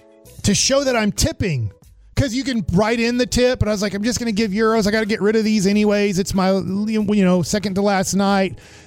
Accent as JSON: {"language": "English", "region": "Texas", "country": "United States", "said": "And then he goes, where are you from? And we go, we're from Texas."}